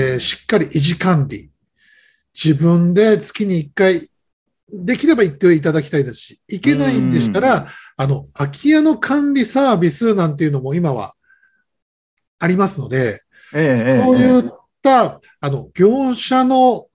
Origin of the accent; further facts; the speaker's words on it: Ota, Gunma, Japan; now in Yokohama, Japan; 私なんかもですね、群馬県の太田市の出身なんですけど、横浜に今住んでますから